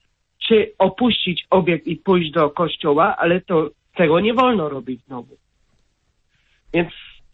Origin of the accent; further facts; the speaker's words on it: Kraków, Lesser Poland, Poland; z Krakowa, 26 lat.